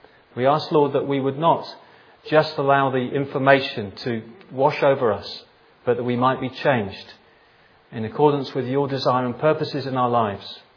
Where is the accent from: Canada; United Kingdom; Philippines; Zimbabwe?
United Kingdom; Leicester, East Midlands; We're from Leicester. That's where we're based.